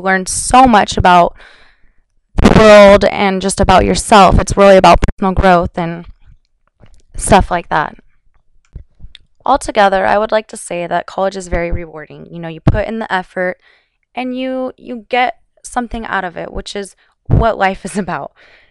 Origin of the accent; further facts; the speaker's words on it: Redding, California, United States; now in San Diego, United States; I am from Redding, California. That is about 10 hours up north, depending on, how fast you drive. I just recently moved here.